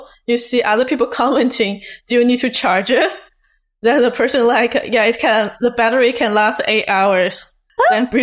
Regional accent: Hangzhou, Zhejiang, China; English is a second language; It's pronounced as a Hangzhou, because it's actually my hometown.

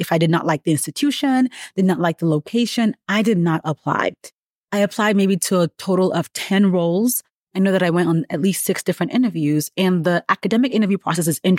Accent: Nigeria; I'm Nigerian. I don't do snow.

